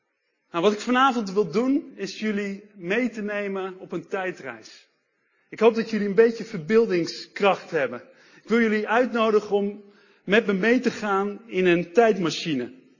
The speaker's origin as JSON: {"language": "Dutch", "town": "Amsterdam", "region": "North Holland", "country": "Netherlands", "said": "Ik kom zelf uit Amsterdam, daar had ik dus graag een wereldreis voor over. En ik ben voorganger van Crossroads, internationale Engelstalige gemeente in Amsterdam."}